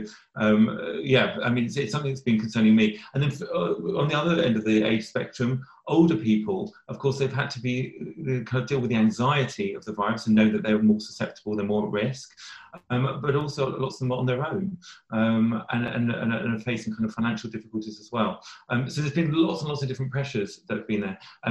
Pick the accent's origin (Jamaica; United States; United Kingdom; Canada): United Kingdom; Slough, South East England; I'm originally from Slough, and which is where all your Mars bars come from.